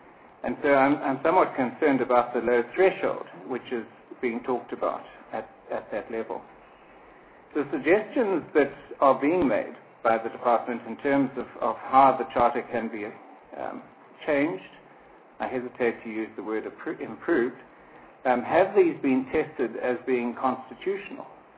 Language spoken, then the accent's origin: English; South Africa; I have never, and I will never, put my race down as white or anything else. I am a South African. I am not a European, and I never have been.